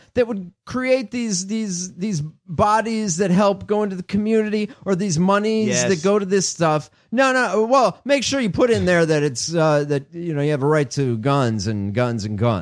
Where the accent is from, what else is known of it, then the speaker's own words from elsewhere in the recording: Illinois, United States; I grew up outside of Chicago.